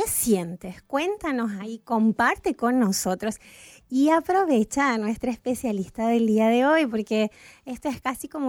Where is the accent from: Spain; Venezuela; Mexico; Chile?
Chile; also born or lived in Argentina; Chile es mi patria también. Nací en Argentina, pero me crié en Chile, María Belén. Y mi familia es chilena. Y entonces me considero, yo creo, más chilena que argentina.